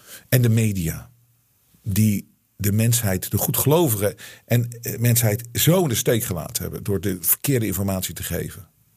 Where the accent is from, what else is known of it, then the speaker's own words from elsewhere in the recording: Netherlands; ik ben natuurlijk half Deens, half Nederlands. Maar ik ben het hele leven heb ik in Nederland gewoond. Dus ik ben een Hollander.